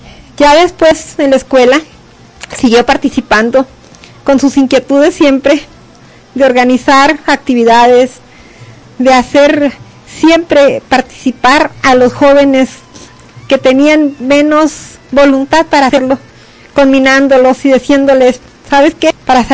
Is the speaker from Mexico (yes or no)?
yes; Cananea, Sonora, Mexico; nosotros somos originarios de Cananea.